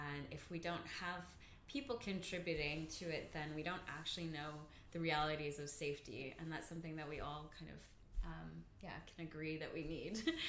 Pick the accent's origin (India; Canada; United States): Canada; moved away as an adult; now in London, United Kingdom; So Safe in the City first came as an idea when I moved from Canada over to London.